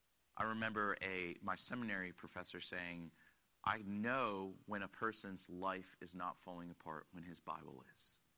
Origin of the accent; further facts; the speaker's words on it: Connecticut, United States; Now, I'm not a super Christian. I grew up in Connecticut. My parents were immigrants.